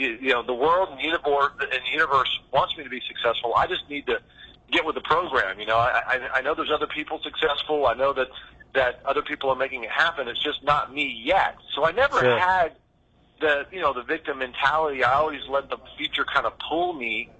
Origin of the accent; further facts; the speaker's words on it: Richardson, Texas, United States; I grew up in the Dallas, Texas area, Richardson to be exact, with my mother and my sister.